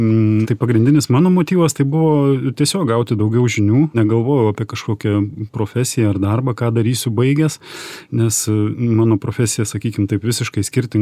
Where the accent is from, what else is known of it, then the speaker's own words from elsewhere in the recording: Radviliškis, Šiauliai County, Lithuania; savo miestelį, iš kurio esu kilęs, tai iš Radviliškio